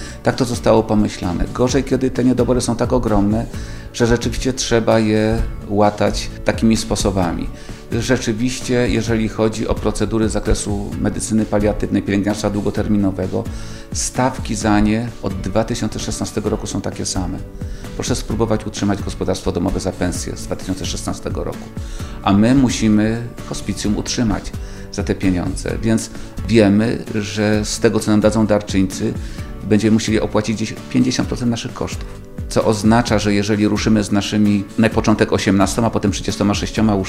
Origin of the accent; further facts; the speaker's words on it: Kraków, Lesser Poland, Poland; jestem z Krakowa, a to są osoby równie skąpe jak poznaniacy